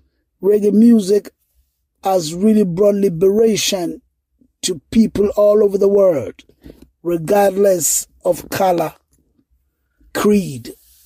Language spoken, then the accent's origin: English; Ghana; I was growing up in Ghana